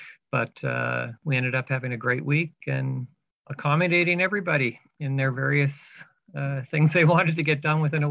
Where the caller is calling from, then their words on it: Halifax, Nova Scotia, Canada; I'm speaking from Halifax, Nova Scotia, on the lands of the Mi'kmaq.